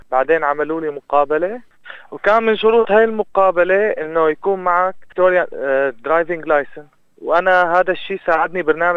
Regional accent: Syria; moved away as an adult; now in Melbourne, Australia; أنا جيت من سوريا، وصلت على أستراليا بأوغست 2018، بس لا وصلت على ميلبورن

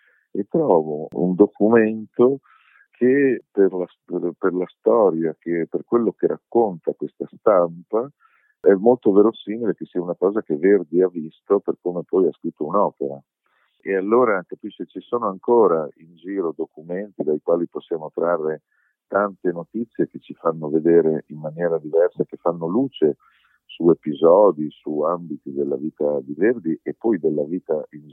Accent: Veneto, Italy; mia madre mi accompagnava all'Arena di Verona, perché abitavo da quelle parti, a vedere le opere fin da piccolo.

